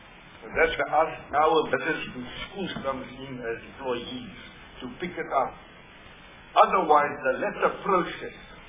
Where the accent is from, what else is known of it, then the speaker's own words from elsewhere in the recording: Northern Cape, South Africa; I come from the Northern Cape.